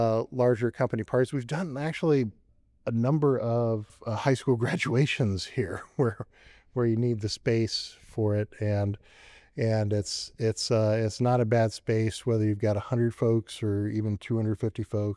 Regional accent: Colorado Springs, Colorado, United States; also born or lived in Turkey / Philippines / Estherville, Iowa; I'm originally from Colorado Springs, but both of my folks were military, so I kind of grew up all over. I mean, shoot, I grew up between Turkey and the Philippines

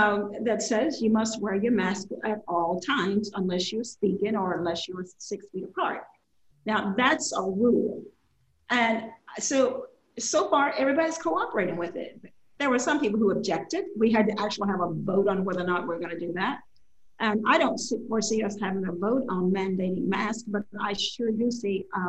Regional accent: Willisville, Arkansas, United States; I often talk about growing up in Willisville in Nevada County in South Arkansas

